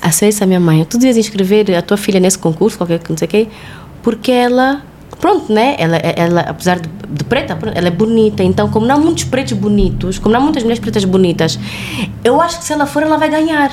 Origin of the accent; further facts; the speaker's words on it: Portugal; Sim, sou portuguesa, não sei o quê.